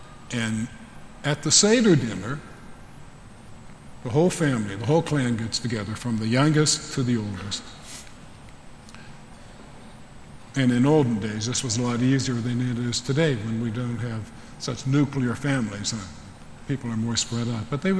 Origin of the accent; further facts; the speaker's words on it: Pittsburgh, Pennsylvania, United States; back in my hometown of Pittsburgh, people like to know that sometimes.